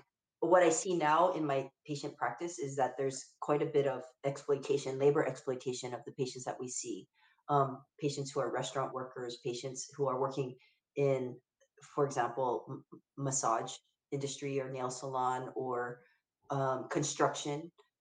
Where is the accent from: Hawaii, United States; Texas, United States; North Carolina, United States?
Hawaii, United States; Honolulu; I think the influences of growing up in Hawaii is huge